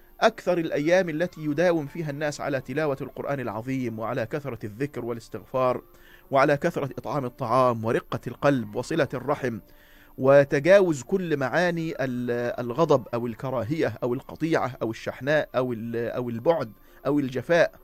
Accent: Egypt; إحنا كمصريين اتعودنا وتعلمنا عبر أجيال من وراء أجيال

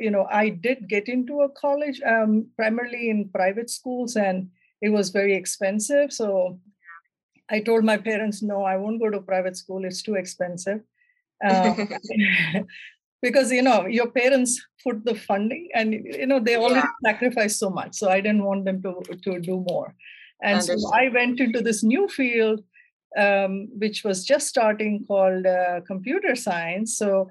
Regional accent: South India, India; I grew up in South India in a middle-class family.

